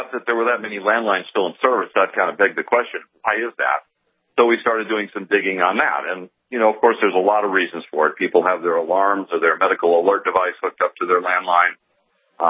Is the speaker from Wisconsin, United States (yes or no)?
no; Grand Forks, North Dakota, United States; I remember driving by that Air Force base when I grew up in Grand Forks and seeing those bombers parked on the ready alert pad.